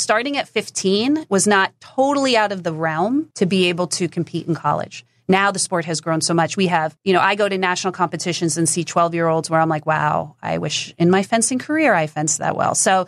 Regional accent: New Jersey, United States; I grew up in New Jersey, and there's a lot of high school varsity fencing in New Jersey.

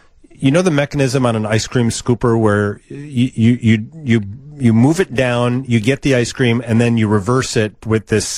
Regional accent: Oak Forest, Illinois, United States; when I grew up in Oak Forest, there was a house a couple of blocks away

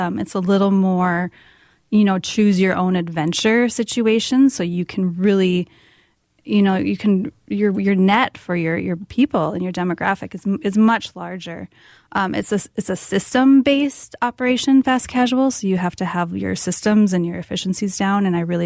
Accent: Valley City, North Dakota, United States; I grew up in North Dakota, a little town called Valley City, an hour west of Fargo. Probably about 2,000 people population.

